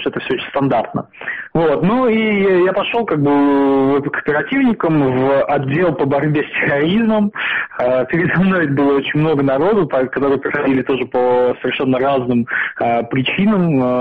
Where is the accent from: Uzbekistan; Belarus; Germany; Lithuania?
Uzbekistan; now in Russia; Я узбечка, я узбекский вообще не знаю.